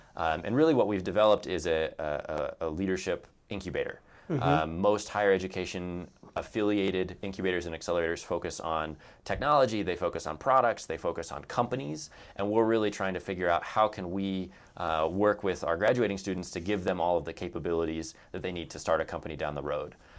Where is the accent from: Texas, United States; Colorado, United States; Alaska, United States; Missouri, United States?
Colorado, United States; Colorado Springs; I grew up here in Colorado Springs. I left for school. I studied a lot overseas